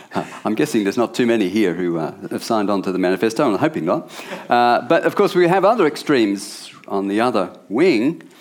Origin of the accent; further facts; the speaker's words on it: England, United Kingdom; born there; I was born in England in the sort of mid-60s